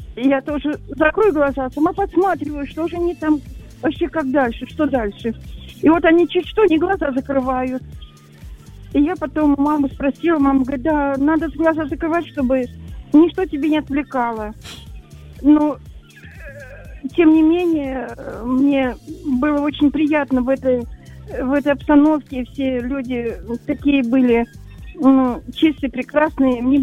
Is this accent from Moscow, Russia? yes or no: yes; Moscow, Russia; я из Москвы.